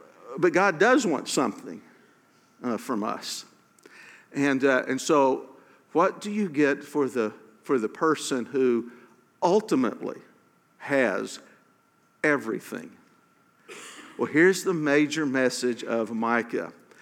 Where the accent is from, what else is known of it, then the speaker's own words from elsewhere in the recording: Pryor, Oklahoma, United States; I'm from Pryor, so I don't know how I could defend you all.